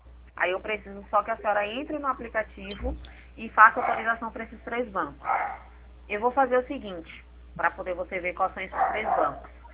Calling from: Salvador, Bahia, Brazil; Eu falo de Salvador, Bahia.

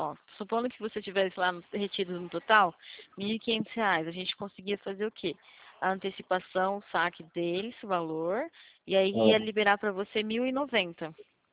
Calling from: Santa Gertrudes, São Paulo, Brazil; Eu falo do interior aqui de São Paulo, perto de Campinas.

